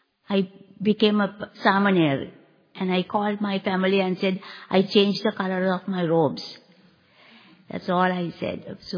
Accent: Sri Lanka; I'm originally from Sri Lanka. And other than the fact that I was born a Buddhist, I was not a practicing Buddhist.

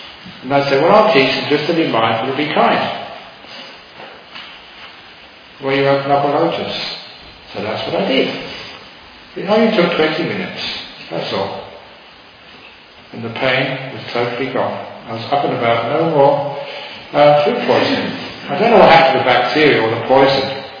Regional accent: London, United Kingdom; I always remember, because I grew up in London, poor family, spent a lot of my time playing soccer in the streets.

